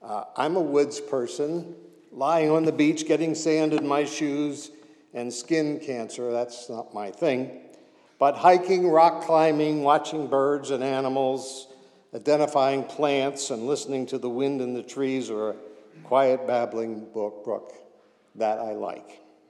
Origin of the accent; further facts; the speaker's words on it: Mount Lebanon, Pennsylvania, United States; I grew up in Mount Lebanon. Some of you may know where that is. It's an older Pittsburgh suburb with a beautiful undeveloped woods behind my house.